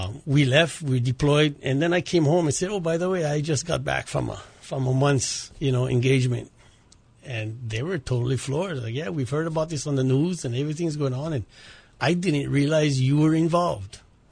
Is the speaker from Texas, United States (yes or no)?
no; Kauai, Hawaii, United States; I grew up on the island of Kauai, went to Kapaa High School, graduated in 1975.